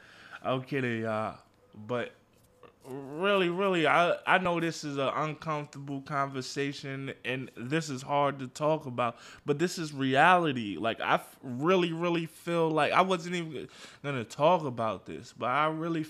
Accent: New York, United States; Like, I'm born and raised in New York.

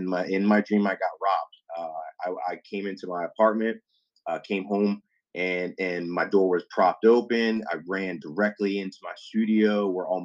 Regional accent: Florida, United States; And I grew up in South Florida, so I was very much into hip hop, R&B

